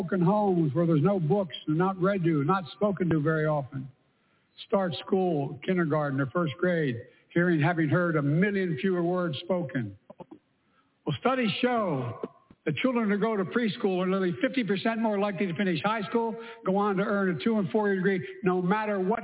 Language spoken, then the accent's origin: English; Delaware, United States; And I say, I come from Delaware.